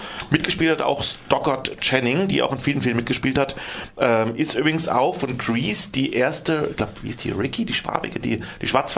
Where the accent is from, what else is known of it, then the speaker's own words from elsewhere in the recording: Freiburg, Baden-Württemberg, Germany; Sage ich Germany, dann sagt er, woher? Southwest, dann sage ich Black Forest